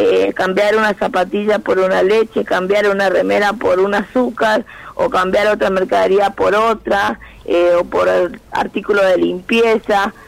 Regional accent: Formosa, Argentina; Yo soy de Formosa, pero en Formosa nunca vivimos lo que es el trueque, siempre era el vender algo.

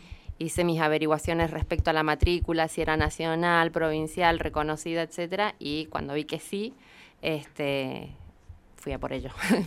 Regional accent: Zapala, Neuquén, Argentina; Somos todos de Zapala en este momento.

